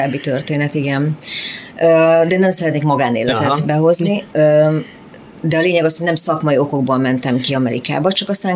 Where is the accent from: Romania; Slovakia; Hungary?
Hungary; Budapest; Pesti lány vagyok én.